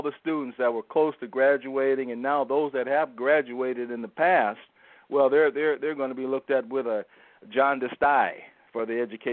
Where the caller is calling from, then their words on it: Minnesota, United States; I'm calling from my palatial estate somewhere in the Twin Cities area.